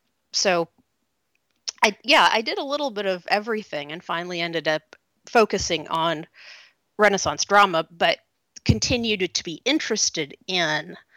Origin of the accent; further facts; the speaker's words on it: Oak Ridge, Tennessee, United States; I grew up in Oak Ridge, Tennessee.